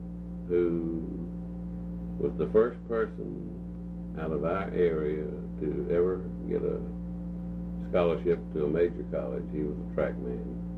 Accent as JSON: {"language": "English", "region": "Alabama", "country": "United States", "said": "And I'm from Alabama, and he had been at LSU, and I had not seen my older brother many times since 1936."}